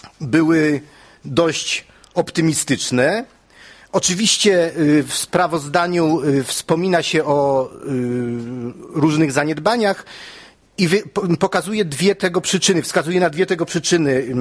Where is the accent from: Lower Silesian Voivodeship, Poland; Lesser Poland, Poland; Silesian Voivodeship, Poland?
Lesser Poland, Poland; Kraków; ale ja pochodzę z konserwatywnego Krakowa